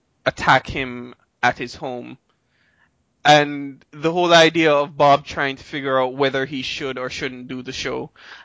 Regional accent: Jamaica; the moment I say I'm from Jamaica

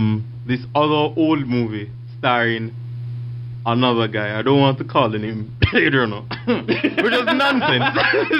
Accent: United Kingdom; I'm British.

